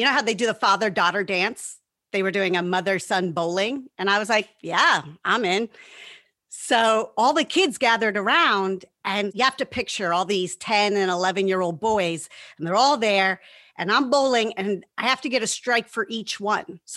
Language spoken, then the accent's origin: English; White Plains, New York, United States; And it was really something growing up in White Plains, New York, because I could walk anywhere.